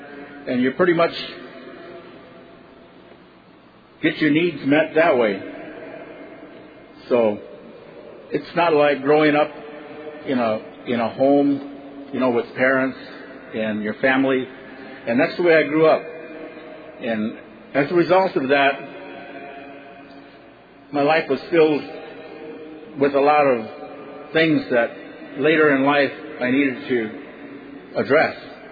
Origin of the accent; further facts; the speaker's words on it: Rosebud, South Dakota, United States; born there; When I was born in Rosebud, my mother left me at the hospital there.